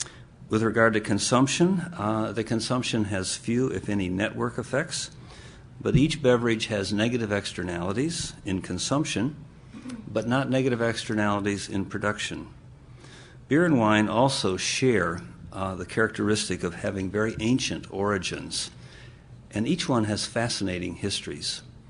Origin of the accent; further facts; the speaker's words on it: Michigan, United States; Now, when I go back to my home state now, I still have family there.